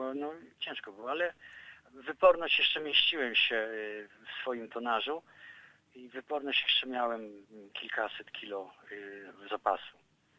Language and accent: Polish; Zwierzyniec, Lublin Voivodeship, Poland; Ja urodziłem się, proszę panią, w Zwierzyńcu, to jest miejscowość pod Zamościem, nad rzeką Wieprz.